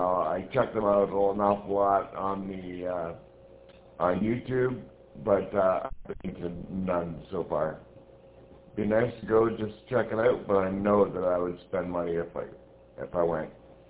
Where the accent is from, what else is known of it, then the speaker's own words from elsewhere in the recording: Dunsville, Ontario, Canada; I am from Dunsville, Ontario